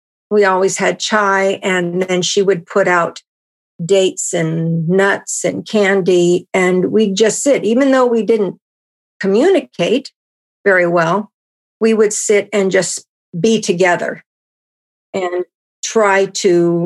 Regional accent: United States; Advantages that me as an American has are not what people from other countries have necessarily.

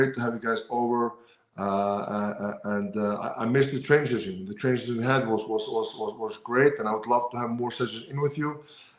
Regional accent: Iceland; English is a second language; So home right now, it has always been Iceland. I'm born and raised in Iceland. I live in Iceland. I'm close to the capital, Reykjavik. I live in a town called Kópavog, Garðabær.

